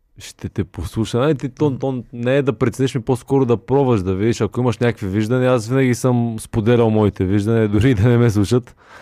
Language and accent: Bulgarian; Yambol, Yambol Province, Bulgaria; Аз съм от Ямбол и по принцип на мен ми харесват малките градове.